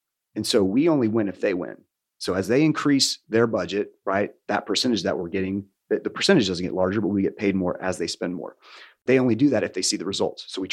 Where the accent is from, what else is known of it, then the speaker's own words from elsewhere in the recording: Birmingham, Alabama, United States; also born or lived in Los Angeles; I come to Iron Tribe Fitness in Birmingham, which is my hometown where I'm from. So back from